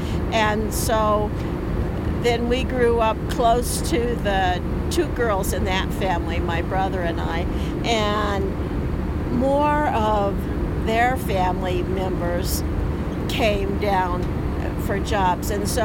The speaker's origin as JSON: {"language": "English", "town": "Albuquerque", "region": "New Mexico", "country": "United States", "tie": "born or raised there", "said": "But then I grew up in Albuquerque, and graduated from high school"}